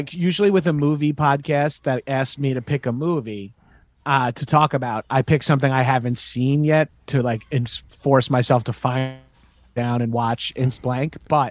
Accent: Long Island, New York, United States; I'm from Long Island, New York.

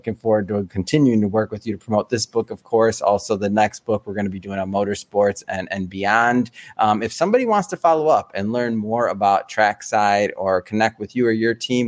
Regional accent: Detroit, Michigan, United States; My dad owned an auto body shop growing up, and I'm from Detroit. So I grew up going to the Woodward Dream Cruises

